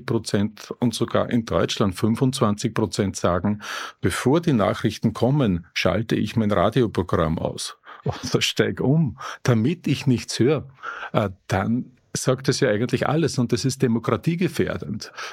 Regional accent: Upper Austria, Austria; ich bin im Land aufgewachsen in Oberösterreich, ja in vielen Regionen so

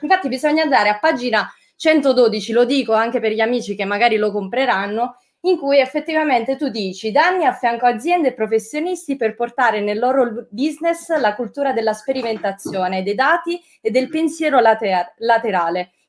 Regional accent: Basilicata, Italy; Io sono della Basilicata, quindi siamo vicine al Cilento

